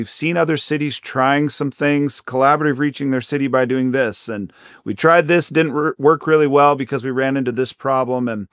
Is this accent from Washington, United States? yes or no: yes; Seattle, Washington, United States; So I'm kind of from the Seattle area.